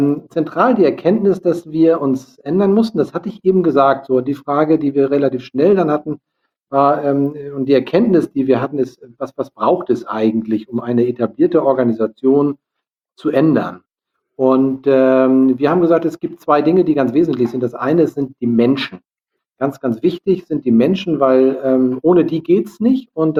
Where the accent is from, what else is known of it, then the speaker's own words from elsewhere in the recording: Lübeck, Schleswig-Holstein, Germany; Wir kommen ja aus Lübeck.